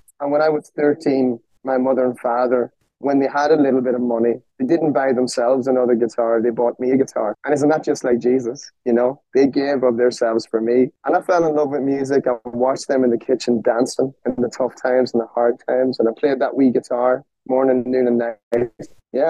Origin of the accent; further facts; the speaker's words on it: Ireland; accent: Irish; it was nice for people to recognize me as being Irish again. So I think my accent has thickened up rightly in the last little while.